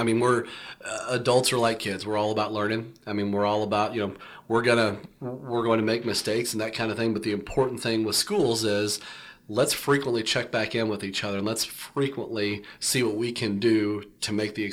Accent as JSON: {"language": "English", "region": "Texas", "country": "United States", "said": "I'm from Texas originally, and there was one summer through, like, basically kind of dumb luck, I got to be the bat boy for the Texas Rangers."}